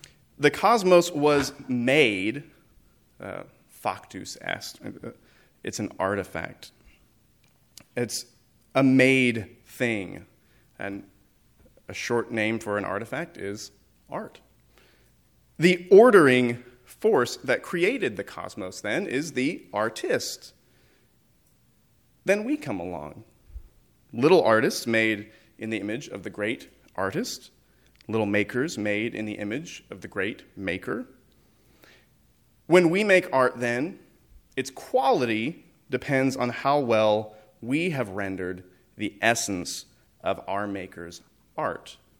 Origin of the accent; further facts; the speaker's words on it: Oregon, United States; moved away; also born or lived in Florida; I'm originally from Oregon. This is a rabbit trail. But I moved to Florida.